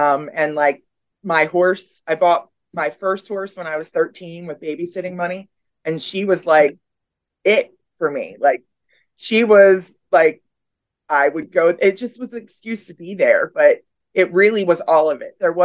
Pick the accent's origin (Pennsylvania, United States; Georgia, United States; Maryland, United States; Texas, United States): Maryland, United States; Westminster; So I'm townie. I grew up in Carroll County. I was born in Westminster, live in Westminster.